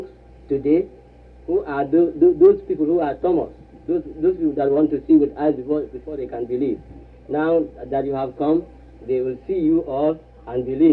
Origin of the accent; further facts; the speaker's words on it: Uyo, Akwa Ibom, Nigeria; English is a second language; The speaker, as I am, I come from Uyo Division.